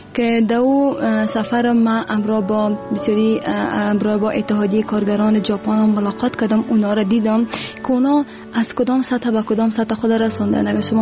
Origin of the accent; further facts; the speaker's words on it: Afghanistan; و دوباره به افغانستان آمدم،